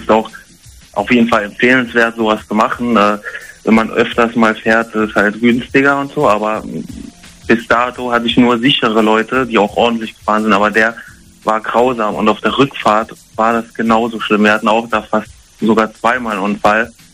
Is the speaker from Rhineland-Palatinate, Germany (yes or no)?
yes; Trier, Rhineland-Palatinate, Germany; now in Duisburg, Germany; Und zwar, ich bin ja damals aus meiner Heimatstadt Trier weggezogen nach Duisburg und da habe ich eine Zeit lang gewohnt